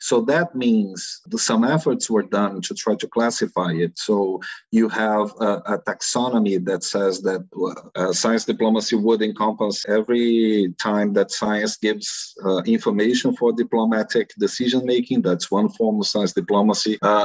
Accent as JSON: {"language": "English", "town": "Brasilia", "region": "Federal District", "country": "Brazil", "tie": "born or raised there", "said": "because I was raised and educated in Brasilia."}